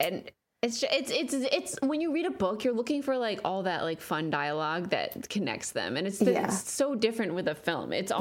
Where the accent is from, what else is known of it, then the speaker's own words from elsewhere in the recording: New Jersey, United States; I am from New Jersey. Represent.